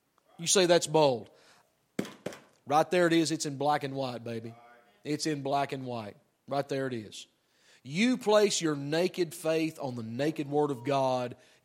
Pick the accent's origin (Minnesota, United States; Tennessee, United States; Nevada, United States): Tennessee, United States; Look, I'm from Tennessee. I'm a hillbilly. I'm a redneck.